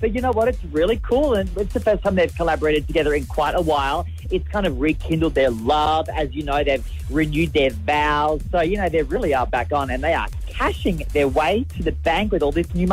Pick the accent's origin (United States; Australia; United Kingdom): Australia; accent: Aussie; I keep my Aussie accent because we talk every day. But if you don't talk to Aussies every day, it's really quick to lose it.